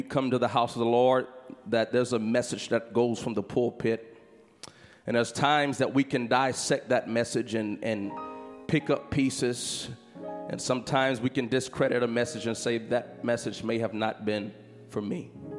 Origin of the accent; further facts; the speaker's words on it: Louisiana, United States; I come from Louisiana, and we are glad to be here at New Life this morning.